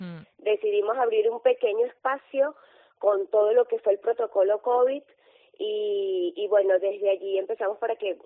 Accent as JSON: {"language": "Spanish", "country": "Venezuela", "also_born_or_lived": "Peru", "moved": "yes", "said": "cuando salimos de Venezuela, pues fue por circunstancias bastante penosas, tristes. Bueno, estamos fuera de Venezuela, ya vamos a tener 9 años, pero llegamos a Perú primero."}